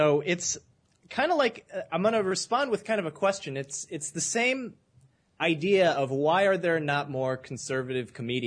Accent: Chicago, Illinois, United States; I am from Chicago, though.

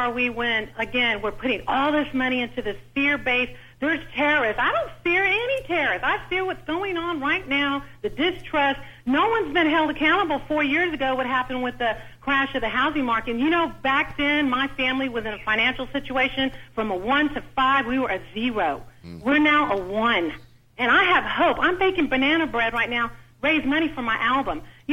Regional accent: Texas, United States; As a 49-year-old Mexican woman born and raised in Texas, I'm letting you know that I fear this government right now.

